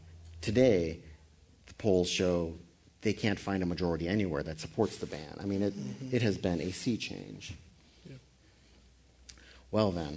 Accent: Wisconsin, United States; I tend to go back to this because I'm from Wisconsin

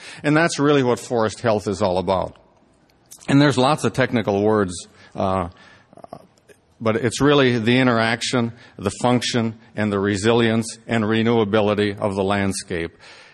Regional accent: Wisconsin, United States; In fact, the most serious wildfire ever in the United States was in my home state of Wisconsin in 1871.

